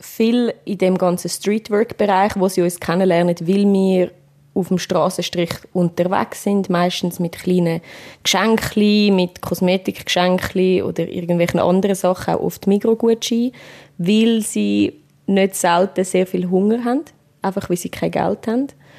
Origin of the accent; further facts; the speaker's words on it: Switzerland; Und eine Winterjacke, Winterschuhe sind für uns als Schweizer auch schon teuer.